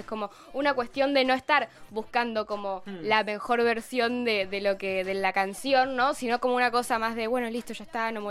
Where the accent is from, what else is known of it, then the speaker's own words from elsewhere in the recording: Mar del Plata, Buenos Aires Province, Argentina; Yo incluso vivía todavía en Mar del Plata. Yo soy de Mar del, viví unos 3 años en Capital y hace un año que estoy acá.